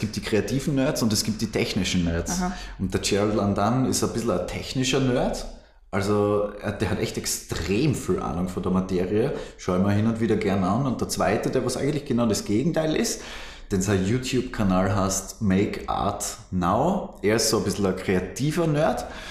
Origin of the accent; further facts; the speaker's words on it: Hartberg, Styria, Austria; Also, wenn ich mal zum Beispiel in Hartberg, wo ich herkomme, so die...